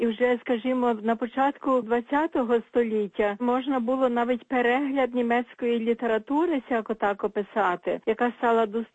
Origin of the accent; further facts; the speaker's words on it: Brodina, Suceava County, Romania; І ця «Бродина» – то є моє рідне село у Карпатах.